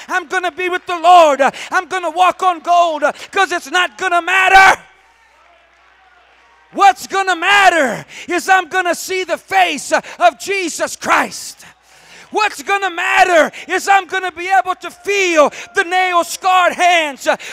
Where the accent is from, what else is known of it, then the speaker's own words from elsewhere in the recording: Louisiana, United States; I'm from South Louisiana. That in and of itself speaks volumes. Take it how you will. My family all speaks French.